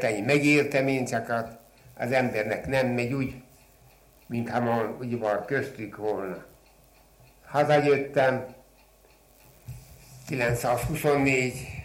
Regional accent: Hungary; Nem mondták volna, hogy én magyar vagyok. Esetleg, hogyha szlovák. Annyira megtanultam a cseh nyelvet.

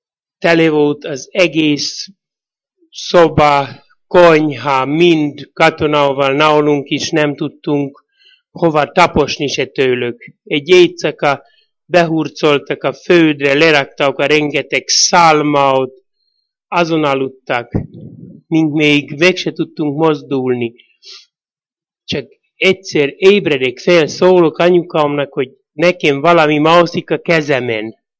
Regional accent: Jablonec, Slovakia; Gyerekkoromban itt Jabloncon születtem. Gyerekkorom elég nehéz volt, négyen voltunk testvérek, apukám földműves volt

